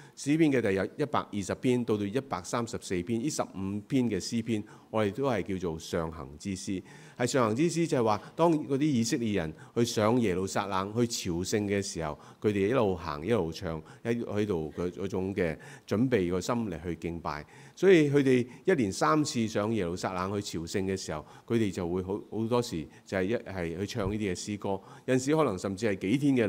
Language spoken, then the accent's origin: Chinese; China; 我们中国人有一句俗语讲话，种瓜得瓜，种豆得豆。